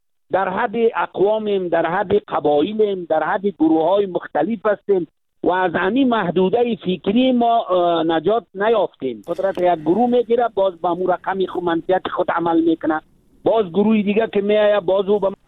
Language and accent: Persian; Afghanistan; ما افغانستانیستیم، ما افغان هستیم